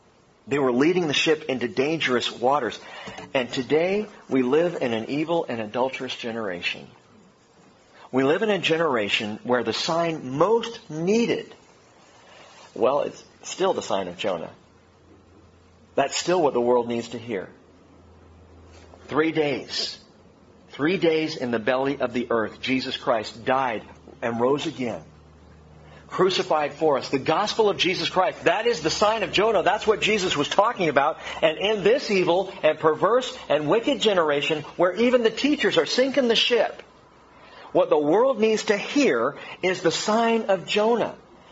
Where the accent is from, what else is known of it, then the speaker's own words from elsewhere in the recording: California, United States; growing up in Southern California, child of suburbs of L.A., you know, there was a time in my life where I was like, yeah, I live in L.A.